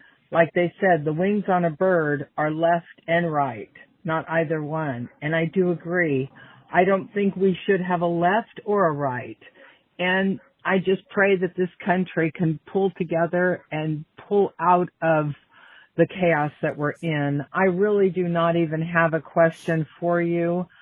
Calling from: Bakersfield, California, United States; from Bakersfield, California. Number one, I know I come from a liberal state, but extremely conservative.

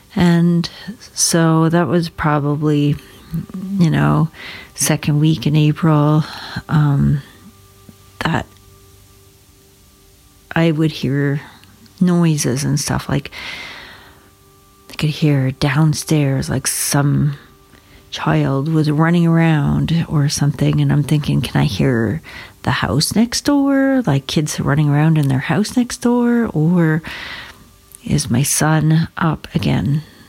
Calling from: Alberta, Canada; I am calling in from Southern Alberta

